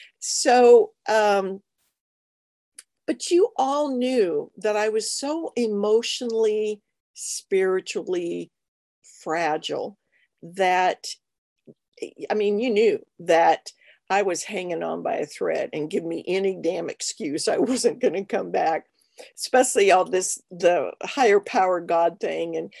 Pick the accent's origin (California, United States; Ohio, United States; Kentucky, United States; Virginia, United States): California, United States; El Cajon; I'm from Southern California, and my hometown is actually El Cajon, which is part of San Diego County.